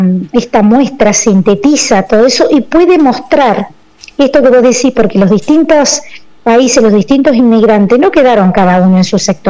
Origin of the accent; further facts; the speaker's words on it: Argentina; Como argentinos, en nuestra historia, en nuestra construcción.